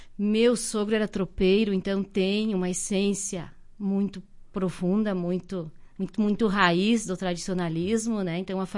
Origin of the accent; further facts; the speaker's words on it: Tapejara, Rio Grande do Sul, Brazil; born there; now in Água Santa, Brazil; Nasci em Tapejara, né? E a minha cidade atual é Água Santa.